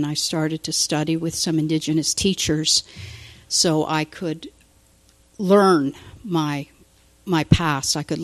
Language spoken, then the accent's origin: English; Ontario, Canada; So I'm from Ontario, Canada.